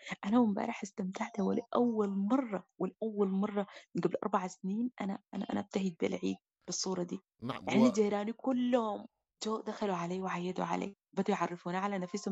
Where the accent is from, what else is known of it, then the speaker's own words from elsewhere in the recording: Sudan; إحنا كسودانيين بعد الحرب بالضبط بيجي عندنا الشعور ده ملازمنا يعني. أنا ما أول مرة عيد برا السودان